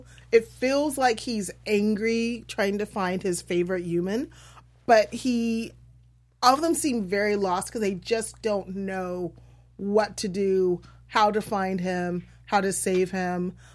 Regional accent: Iowa, United States; I'm from Iowa.

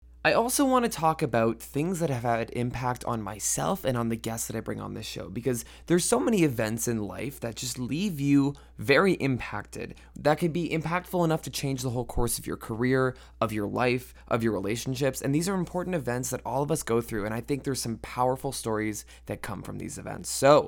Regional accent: California, United States; now in Toronto, Canada; For those of you who don't know, I was born in California. I lived here, I went to school here, but I've kind of moved around, and I'm currently living in Toronto, Ontario, Canada

